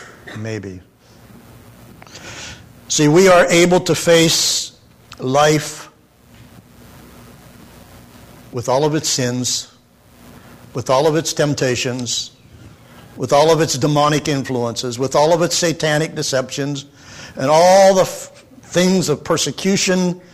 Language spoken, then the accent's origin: English; United States; born there; Man, am I glad I was born in America.